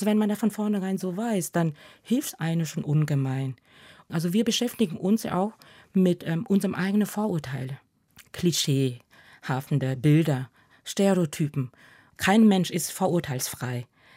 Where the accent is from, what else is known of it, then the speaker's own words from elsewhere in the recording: Vietnam; now in Germany; Und daher ist Vietnam zwar sehr weit für mich, meine Heimat, aber gleichzeitig, oder auch meine Wurzel